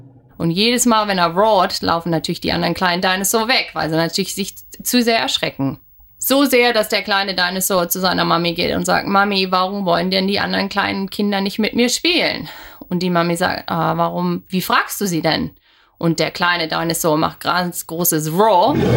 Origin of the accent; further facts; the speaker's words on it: Germany; now in Brisbane, Australia; Ich bin vor über 13 Jahren von Deutschland nach Australien gezogen, Brisbane. Lebe hier mit meinem Mann und mit meinen zwei Kindern Pip und Lars.